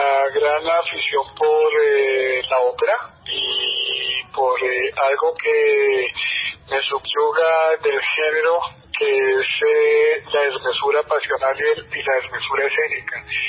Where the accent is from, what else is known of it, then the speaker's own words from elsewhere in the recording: Bogotá, Colombia; Yo crecí en Bogotá, que es una ciudad que para mí tiene una melancolía demasiado pesada en su atmósfera y en sus maneras de ser de quienes vivimos en ellas.